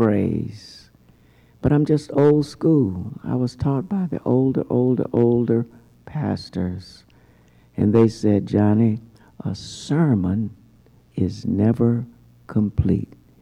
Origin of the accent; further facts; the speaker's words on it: San Francisco, California, United States; also born or lived in Texas; The next hymn that came to my mind was growing up in San Francisco in the age of five. We arrived there from Texas because Dad re-enlisted after the Korean conflict